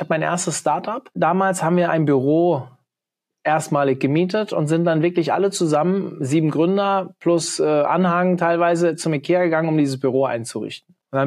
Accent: Hofheim, Hesse, Germany; Dann kennst du wahrscheinlich tatsächlich meine Heimatstadt. Weil ich glaube, die Deutschlandzentrale ist bei uns in Hofheim, oder?

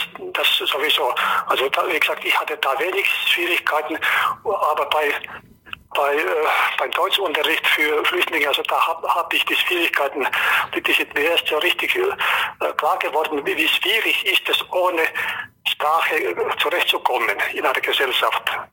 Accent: Finland; German is a second language; Also ich werde wohl Finne bleiben, weil die Kindheit und Jugendzeit, die prägt einen so ein, dass man den Rest des Lebens dann als Finne bleibt, vorrangig als Finne.

